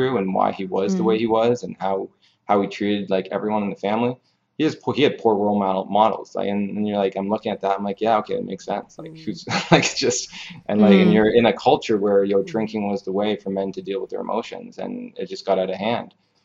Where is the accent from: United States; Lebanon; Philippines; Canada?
Canada; because I'm from Canada.